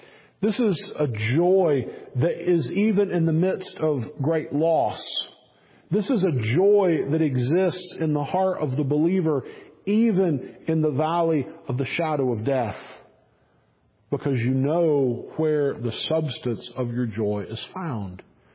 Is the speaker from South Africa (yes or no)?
no; United States; If you will allow me as an American, as a United Statesian, you're Americans too. You live in North America. As someone from the United States, to comment on your particular situation